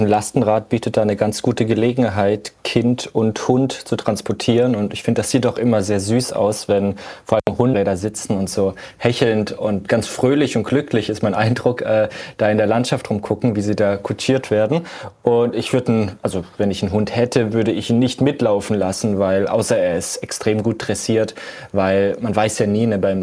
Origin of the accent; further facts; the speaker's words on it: Freiburg, Baden-Württemberg, Germany; now in Berlin, Germany; ich bin tatsächlich gerade über den Winter nicht in Berlin. Ich bin in meiner Heimat in Freiburg und wohne dort auf dem Land